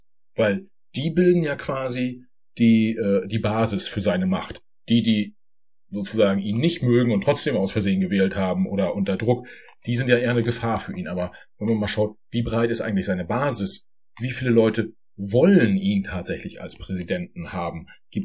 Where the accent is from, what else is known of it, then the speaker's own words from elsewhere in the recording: Germany; also bin zumindest in meiner Jugend in der DDR aufgewachsen